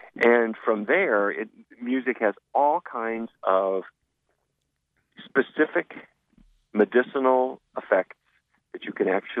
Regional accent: Fargo, North Dakota, United States; I grew up in Fargo, North Dakota, and my parents had the idea that any civilized person ought to be able to play at least two instruments.

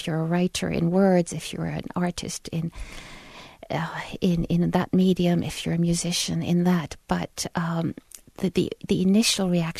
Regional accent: United States; I experienced it first as an American mother and then as a Muslim other.

